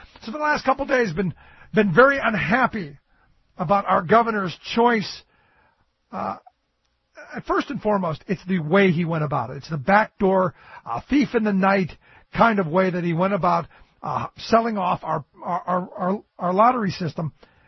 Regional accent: Cleveland, Ohio, United States; I grew up in Cleveland.

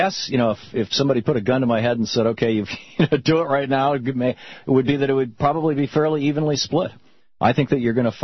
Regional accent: Michigan, United States; Well, I grew up in Michigan. There's a lot of Michiganders down in Florida, too.

